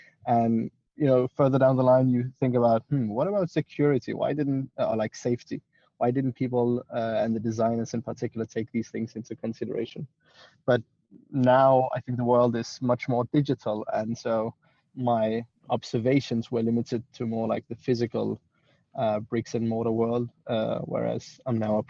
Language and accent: English; Denmark; I grew up in Denmark